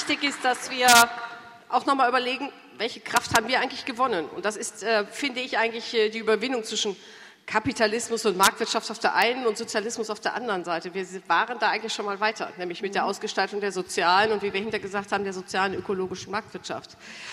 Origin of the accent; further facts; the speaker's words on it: Rhineland, Germany; und ich bin auch Rheinländerin